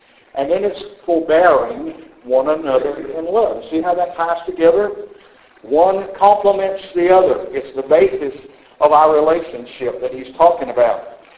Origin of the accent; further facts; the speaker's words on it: the South, United States; I always make a comment here because I'm a Southerner and I say you all